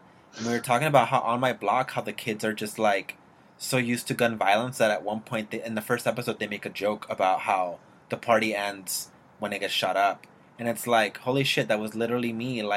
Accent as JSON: {"language": "English", "town": "Los Angeles", "region": "California", "country": "United States", "tie": "born or raised there", "said": "well, I grew up in Southeast LA in the 90s, and I have seen two people shot in my street"}